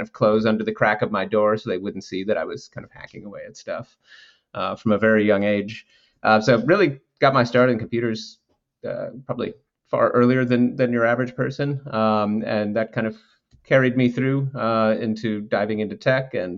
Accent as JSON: {"language": "English", "town": "Minneapolis", "region": "Minnesota", "country": "United States", "tie": "born or raised there", "said": "Sure. So I'm originally from Minneapolis, so Midwest. Grew up there."}